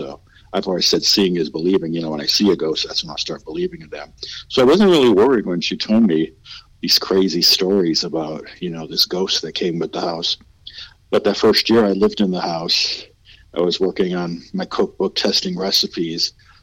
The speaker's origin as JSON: {"language": "English", "region": "Wisconsin", "country": "United States", "tie": "born or raised there", "moved": "as an adult", "lives_now": "Louisville, United States", "said": "I was born in Wisconsin and raised there. I ended up in Louisville in the 90s."}